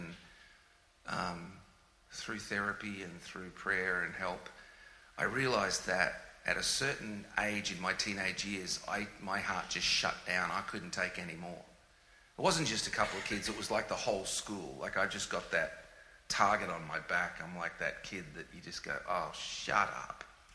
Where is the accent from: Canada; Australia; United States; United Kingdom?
Australia; Before I'm male, before I'm Australian